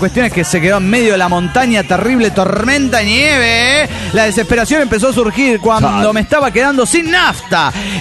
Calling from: Buenos Aires, Argentina; de Buenos Aires, Argentina.

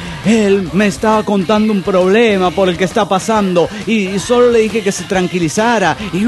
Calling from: Dallas, Texas, United States; de Dallas, Texas.

